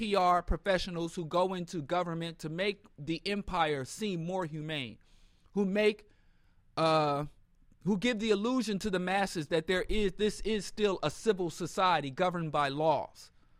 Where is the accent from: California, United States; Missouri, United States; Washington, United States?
Missouri, United States; I'm from Missouri. Or Missouri, depending on, you know, what part you're from. I'm from Missouri.